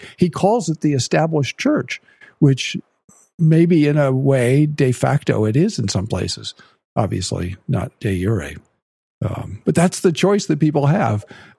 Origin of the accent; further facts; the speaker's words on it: United States; As an American, you know, coming from a place where all the churches are free churches, we're all dissenting churches in a sense.